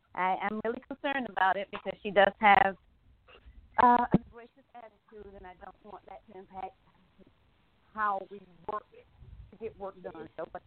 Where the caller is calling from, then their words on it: Atlanta, Georgia, United States; I'm calling from Atlanta, Georgia.